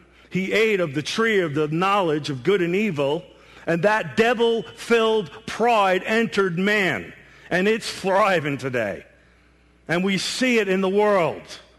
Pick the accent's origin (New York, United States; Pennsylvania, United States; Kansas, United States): New York, United States; I'm from New York. I'm Hispanic, and I'm not upset or mad.